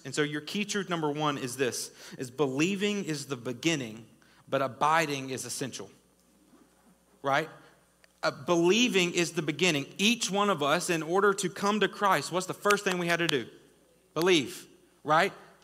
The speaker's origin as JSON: {"language": "English", "region": "Southern United States", "country": "United States", "tie": "born or raised there", "said": "Growing up in the Bible Belt, right?"}